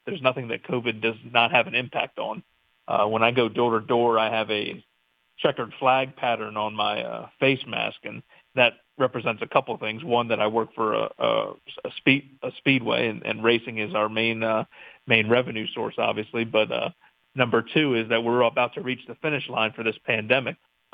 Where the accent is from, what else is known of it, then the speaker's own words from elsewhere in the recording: Milford, Delaware, United States; I was born and raised in Milford, about 20 miles down the road, and went to college at University of Delaware up in Newark.